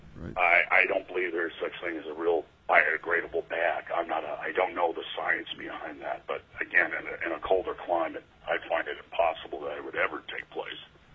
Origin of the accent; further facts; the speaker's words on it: Chugiak, Alaska, United States; I'm from Chugiak, Alaska. I've been a fishing and hunting guide in Alaska since the early 80s.